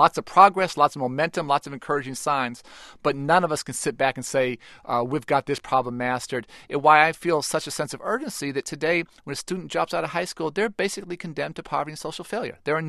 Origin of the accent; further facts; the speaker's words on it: Illinois, United States; Many states, including the state I'm from Illinois, actually reduced standards under No Child Left Behind